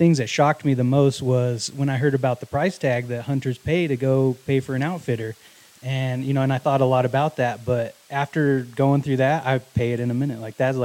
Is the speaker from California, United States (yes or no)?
no; Wyoming, United States; born there; Yeah, I was born in Wyoming.